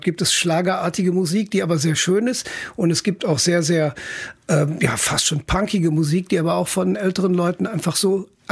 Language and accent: German; Rhineland-Palatinate, Germany; wenn ich Ihnen vor einer Woche gesagt hätte, ich komme aus dem Ahrtal, hätte von Ihnen kein Mensch gewusst, wo ich herkomme.